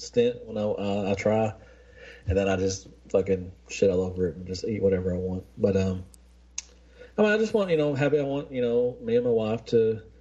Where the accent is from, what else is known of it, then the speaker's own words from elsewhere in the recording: Arkansas, United States; That's true. I'm from Arkansas.